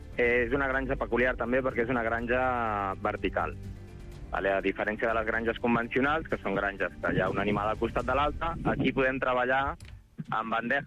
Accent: Igualada, Catalonia, Spain; born there; jo sóc d'Igualada, vaig néixer a Igualada.

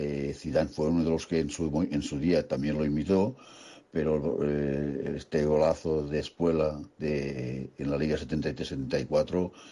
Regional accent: Premià de Mar, Catalonia, Spain; soy de Premia de Mar.

